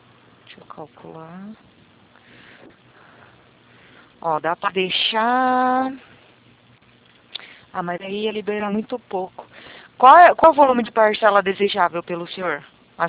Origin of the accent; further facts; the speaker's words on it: Barueri, São Paulo, Brazil; Sou de Barueri